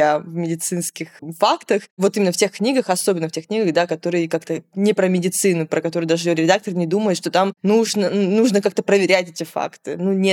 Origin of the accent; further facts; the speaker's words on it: Adygea, Russia; Я из Адыгеи просто как бы.